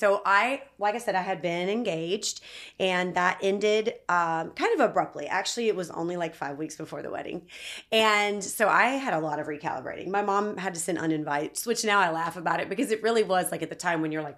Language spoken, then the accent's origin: English; Harrisburg, North Carolina, United States; now in Indianapolis, United States; I grew up actually in North Carolina, in Charlotte, in a small town right outside of Charlotte, North Carolina, called Harrisburg. My parents are still there.